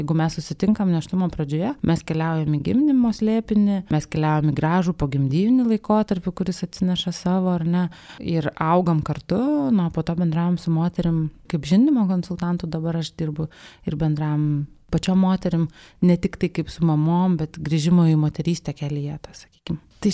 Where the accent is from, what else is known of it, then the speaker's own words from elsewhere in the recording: Vilnius, Vilnius County, Lithuania; Esu kilusi iš Vilniaus, Užupio, iš tiesų, tai vat rytoj Užupis švenčia gražiasi savo metinės, tai ten tokias mano šaknis.